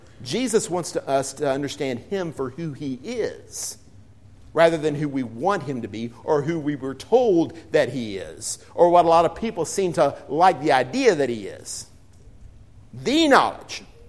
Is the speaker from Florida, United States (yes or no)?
no; Texas, United States; also born or lived in Oklahoma; You know, I grew up in Texas. And then we moved to Oklahoma.